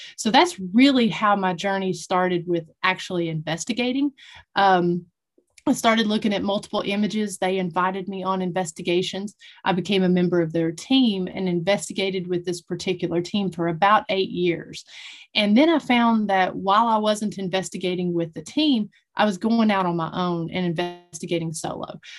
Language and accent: English; Tennessee, United States; I grew up in Northeast Tennessee in an area that's very popular for ATVs and dirt bike riding